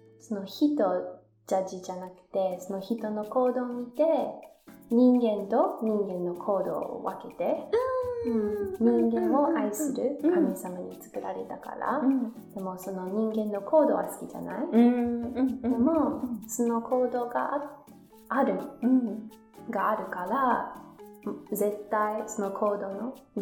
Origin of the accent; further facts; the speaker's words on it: United States; Japanese is a second language; あの私はアメリカ人として日本に住んでた時にあの日本人を私を手伝ってくれて皆さん日本人ありがとうと伝えたい。